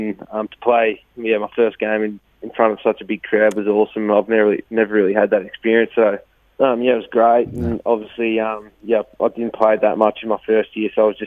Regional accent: Swan Hill, Victoria, Australia; Yeah, so I grew up in Swan Hill

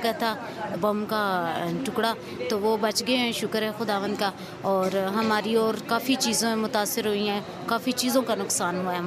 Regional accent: Miran Shah, Khyber Pakhtunkhwa, Pakistan; Civil colony Miran شاہ سے۔ ہم لوگ تقریباً ادھر ہی پیدا ہوئے ہیں، ادھر ہی شادی ہوئی ہے، ادھر ہی رہ رہے ہیں۔

